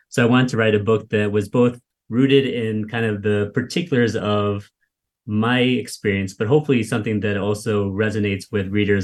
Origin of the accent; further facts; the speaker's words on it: United States; Yeah, so I'm Vietnamese American.